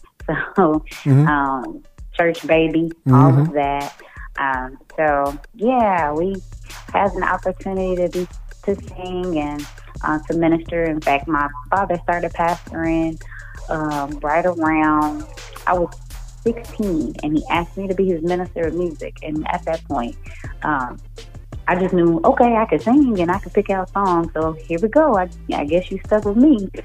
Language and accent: English; Dallas, Texas, United States; From Dallas. I am born and raised Dallas, Texas.